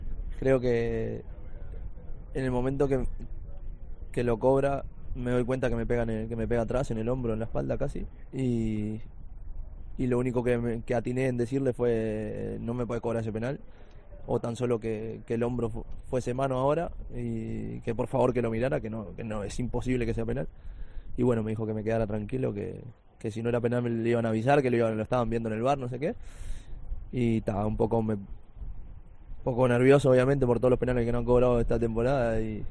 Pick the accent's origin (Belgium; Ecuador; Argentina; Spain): Spain; Soy español también.